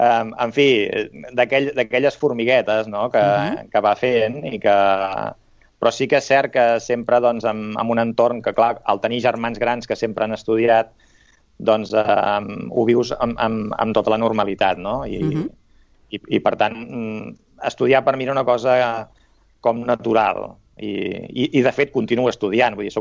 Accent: Sabadell, Catalonia, Spain; jo he nascut i viscut a Sabadell tota la vida, tinc 54 anys, he viscut al centre des de sempre, de petitó els meus records comencen sobretot en un pis a la plaça del Mercat

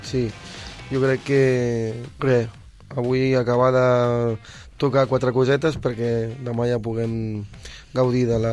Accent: Reus, Catalonia, Spain; now in Sabadell, Spain; jo sóc de Reus. Llavors, el meu tarannà, la meva manera d'existir és molt nòmada. I vaig per aquí, vaig per allà. Ara estic aquí, porto Sabadell, ara farà 4 anys

